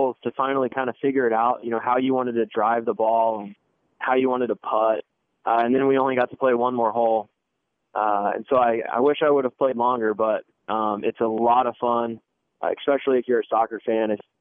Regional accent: Kansas City, Missouri, United States; because I'm from Kansas City and that I'm comfortable and that it's my hometown and a lot of my family's here.

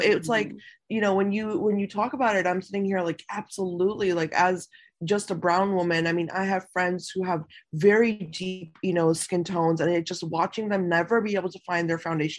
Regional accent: United States; So when I was raised here in America

